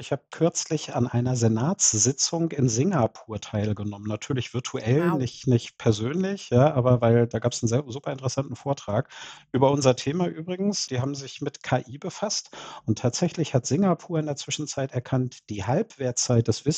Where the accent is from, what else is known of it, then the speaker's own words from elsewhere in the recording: Lower Saxony, Germany; born there; Ich komme als gebürtiger Niedersachse aus der Kraftfahrzeugtechnik.